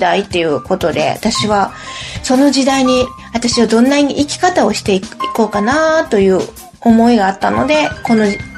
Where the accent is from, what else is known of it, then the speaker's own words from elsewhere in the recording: Kurashiki, Okayama, Japan; also born or lived in Osaka; 岡山県の倉敷市でも、まあ生まれたとこは大阪なんですよね